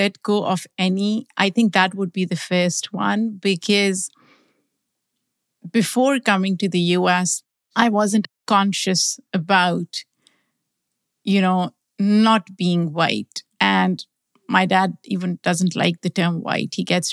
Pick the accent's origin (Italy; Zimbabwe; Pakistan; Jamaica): Pakistan; now in United States; because I grew up in Pakistan predominantly